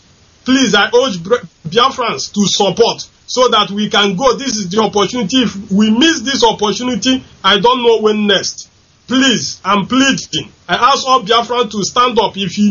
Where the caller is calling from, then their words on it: France; I'm calling from France.